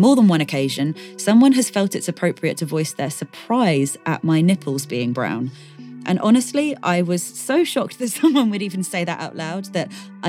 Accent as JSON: {"language": "English", "country": "United Kingdom", "said": "I'm dual heritage. I'm British and Sri Lankan. But I'm white passing."}